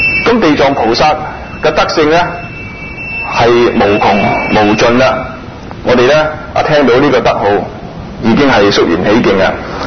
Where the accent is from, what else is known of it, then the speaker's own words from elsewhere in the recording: Sha Tin, New Territories, Hong Kong; 昔日呢我喺童年嘅時候喺沙田呢未曾試過去聽過一日經